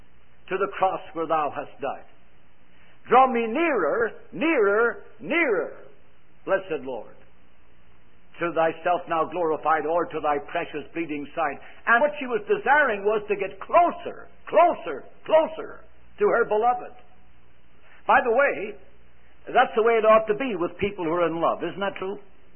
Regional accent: Ireland; accent: Irish; And by the way, with my Irish accent, I didn't say Philippines.

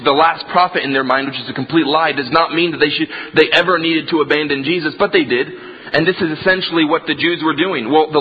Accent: Morocco; I grew up in Morocco

